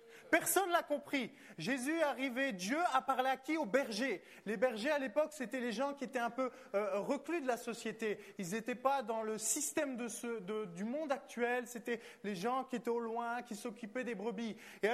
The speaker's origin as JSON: {"language": "French", "country": "France", "said": "On est des Français, on aime bien les pourquoi, on aime bien les comment."}